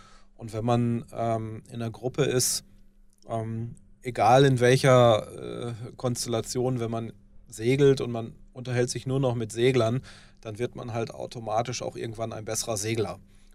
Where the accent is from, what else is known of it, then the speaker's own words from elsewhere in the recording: North Rhine-Westphalia, Germany; wenn man im Ruhrgebiet, wo ich herkomme, früher in der Kneipe war und ein Bier getrunken hat